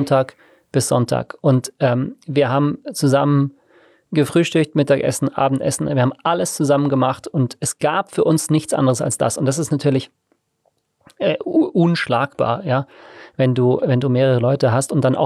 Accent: Tegernsee, Bavaria, Germany; Also ich bin am Tegernsee aufgewachsen, ganz konkret auf einem Hügel, der den gesamten Tegernsee überblickt.

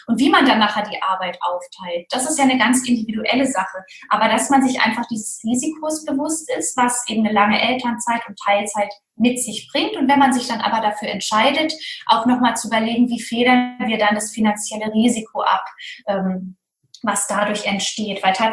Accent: West Germany, Germany; Wir sind in Westdeutschland groß geworden.

